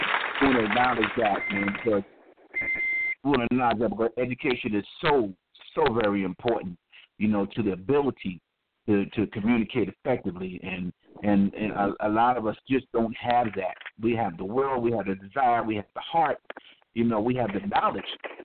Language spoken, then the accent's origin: English; Rockland, United States; moved away; Though I'm from Rockland, I haven't lived there since